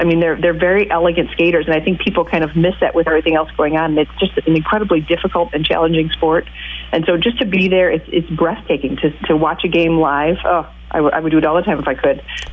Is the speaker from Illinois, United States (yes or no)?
yes; Chicago, Illinois, United States; now in Atlanta, United States; I am not. I am from Chicago.